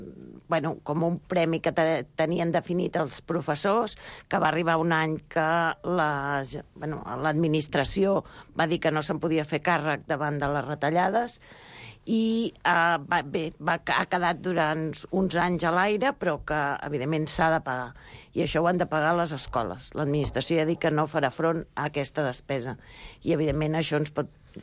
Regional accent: Girona, Catalonia, Spain; perquè jo sóc de Girona i els meus fills han hagut de ser de Barcelona

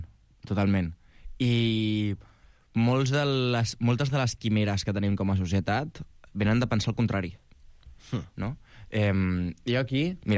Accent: Castelldefels, Catalonia, Spain; Clar, jo soc de Castelldefels, puc sí. fer Castefa, Gavà, Viladecans...

